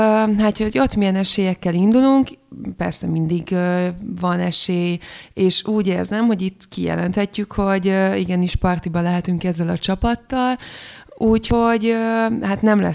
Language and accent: Hungarian; Szombathely, Vas, Hungary; also born or lived in Budapest; mint szombathelyiként, Pestre nagyon nehéz volt beilleszkedni, és szerettem azt az életet is, de az úgy elég volt ez a 3 év.